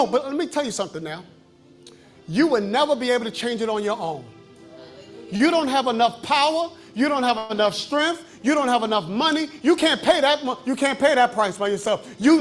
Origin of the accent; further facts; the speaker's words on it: New York, United States; But what happens is, let me tell you, I'm from New York, right? And I don't know what happens here.